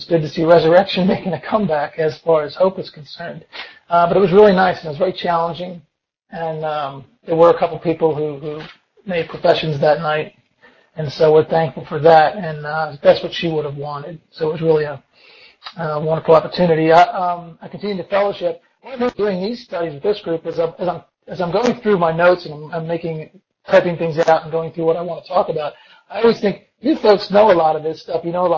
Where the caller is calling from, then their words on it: Greensboro, North Carolina, United States; and I'm speaking from Greensboro, which is in the great state of North Carolina.